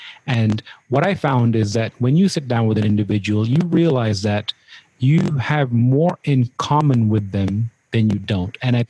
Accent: London, United Kingdom; it's led back to the answer that I grew up in Southeast London, and I didn't have a strong support community.

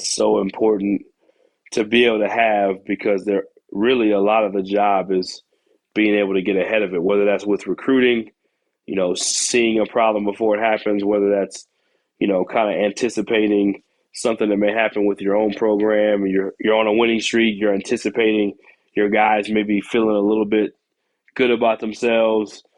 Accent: Texas, United States; now in Utah, United States; probably one of the most challenging years personally, first time that far away from home. I'm in Utah, I'm from Texas.

